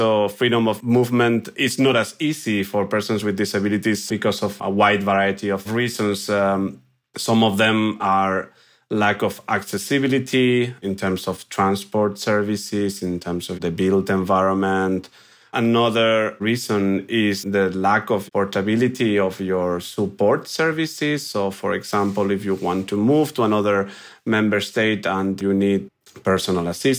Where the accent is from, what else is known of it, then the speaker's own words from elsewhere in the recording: Spain; English is a second language; moved away as an adult; now in Belgium; because I'm originally from Spain, as you can guess from my accent and my name. But I moved to Belgium back in 2013.